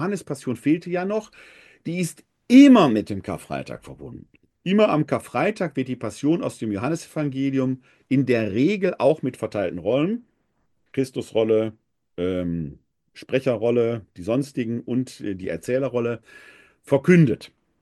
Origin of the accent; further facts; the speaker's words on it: Essen, North Rhine-Westphalia, Germany; Als ich jung war, war in meiner Heimatgemeinde in Essen-Altendorf, St. Clemens-Maria-Hofbau